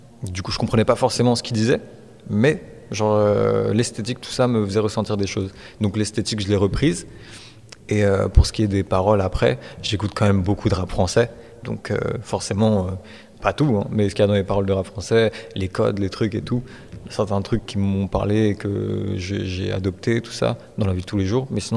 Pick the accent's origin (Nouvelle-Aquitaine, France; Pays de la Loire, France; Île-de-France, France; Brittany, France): Brittany, France; nous on va être à l'Ouest quand on est breton.